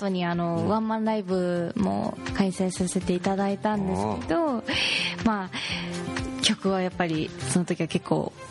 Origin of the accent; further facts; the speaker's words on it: Fukuoka, Japan; バリバリ福岡、